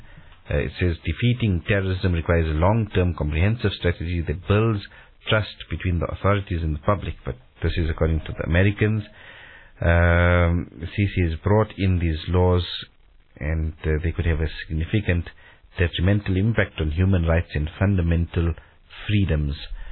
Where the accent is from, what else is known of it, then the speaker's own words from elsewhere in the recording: South Africa; Being a South African, if you have to go to get married in Saudi Arabia